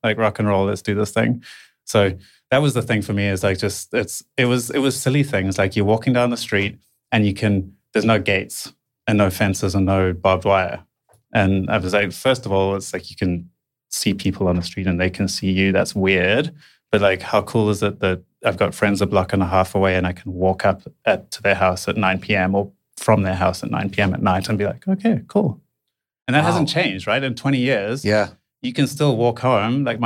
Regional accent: Malawi; also born or lived in South Africa; Well, directly from South Africa. But I grew up in Malawi, but I did all my schooling in South Africa

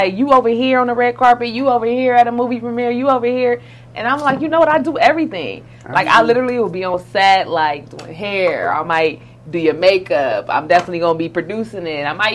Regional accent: California, United States; Yes, born and raised in California. I am first generation American from my mom's side.

